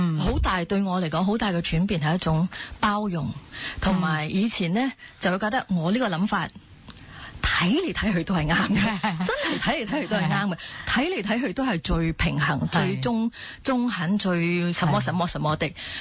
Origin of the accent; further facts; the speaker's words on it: Singapore; Cantonese is a second language; moved away as an adult; now in Hong Kong; 我其实唔係，不过我喺香港工作咗有差唔多八九年啦。我係新加坡人嚟㗎。